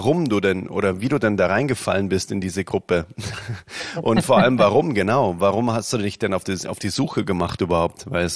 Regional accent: Bavaria, Germany

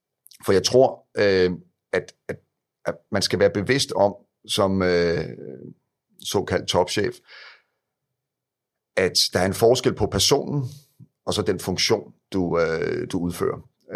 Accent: Greve, Zealand, Denmark; så er jeg jo født og opvokset i Greve, bor stadigvæk i Greve i øvrigt

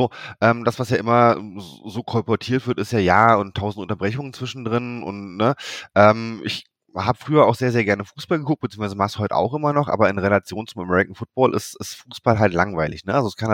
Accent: Lower Saxony, Germany; now in Bielefeld, Germany; Tatsächlich aus Mitteldeutschland. Also ich bin in der Nähe von Wolfsburg aufgewachsen, lebe jetzt mittlerweile in Ostwestfalen, in Bielefeld.

